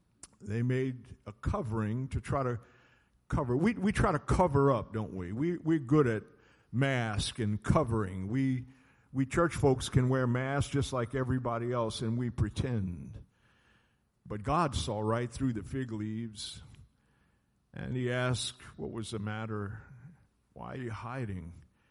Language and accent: English; Louisiana, United States; I grew up in South Louisiana, and there were orange orchards.